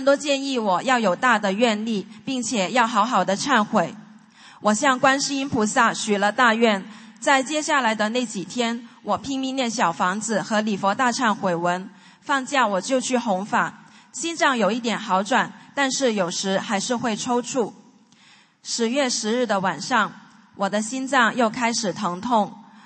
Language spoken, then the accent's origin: Chinese; Guangdong, China; 我的老家在广东，